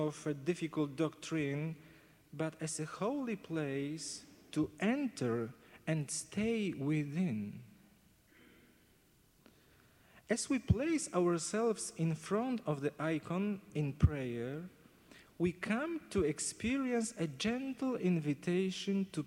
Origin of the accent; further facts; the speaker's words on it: Poland; I'm from Poland. It is more familiar for us because we are from Eastern Europe. So this Orthodox tradition is familiar to us.